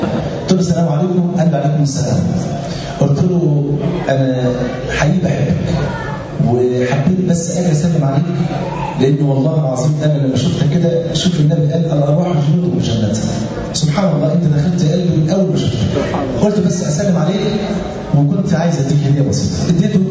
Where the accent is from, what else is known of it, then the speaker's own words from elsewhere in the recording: Egypt; كان في زمان عندنا في مصر أيام الثمانينات وأوائل التسعينات